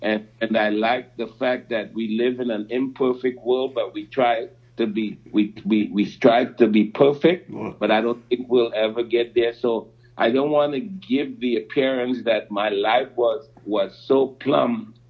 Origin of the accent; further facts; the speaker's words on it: Trinidad & Tobago; I was born in Trinidad. My dad left when I was 6 months old to go to school in England, and didn't meet my biological dad till I was 14.